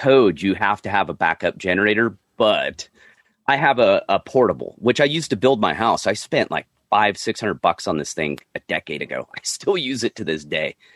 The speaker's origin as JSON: {"language": "English", "town": "Lone Pine", "region": "California", "country": "United States", "tie": "born or raised there", "said": "I grew up in Lone Pine, so I grew up on well water from the mountains"}